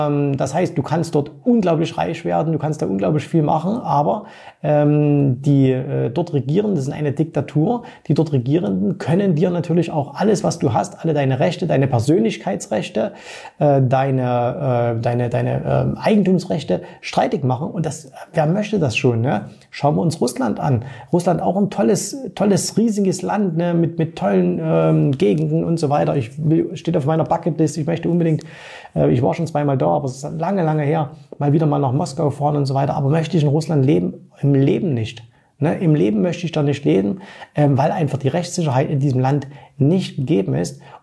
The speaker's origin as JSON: {"language": "German", "region": "East Germany", "country": "Germany", "tie": "born or raised there", "said": "Ich bin ja im Osten aufgewachsen. Als ich 18 war, war das glücklicherweise vorbei."}